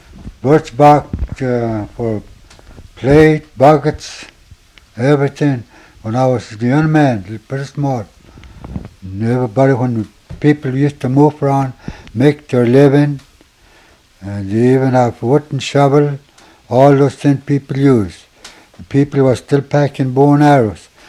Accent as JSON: {"language": "English", "town": "Nenana", "region": "Alaska", "country": "United States", "tie": "born or raised there", "lives_now": "Minto, United States", "said": "From Nenana. I was born and raised in Nenana till I was about 19, something like that. Then I marry my wife, yeah, and I make my home in Minto, where my wife's home is."}